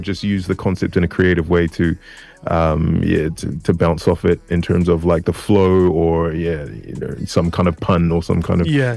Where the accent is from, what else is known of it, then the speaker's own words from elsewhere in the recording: Nigeria; as a Nigerian, as a son of Nigerian parents